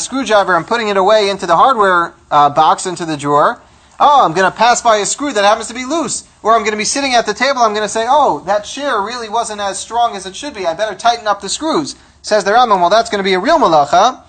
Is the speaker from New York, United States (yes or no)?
yes; New York City, New York, United States; I grew up in Washington Heights. If you ever visit Washington Heights, you really know what yoshvei kronos means.